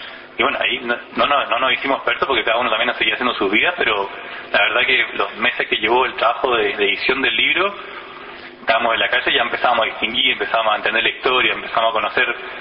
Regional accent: Chile; yo soy chileno

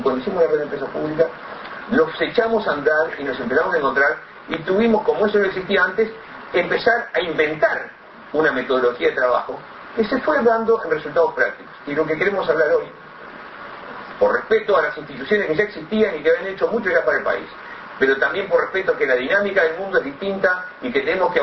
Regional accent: Uruguay; y era la percepción que teníamos como uruguayos

